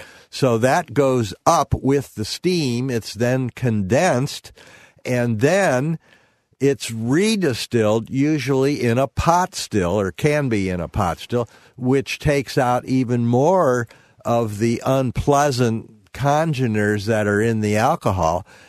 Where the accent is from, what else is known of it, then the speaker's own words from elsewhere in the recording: St. Louis, Missouri, United States; I was a little boy growing up in St. Louis, and my dad and my uncles, they were all bourbon drinkers.